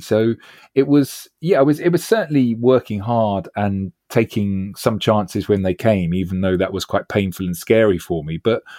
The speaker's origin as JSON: {"language": "English", "region": "London", "country": "United Kingdom", "tie": "born or raised there", "said": "I grew up in West London. So I wasn't in some far-flung part of the country where it cost 28 quid in bus fare to travel to the local town."}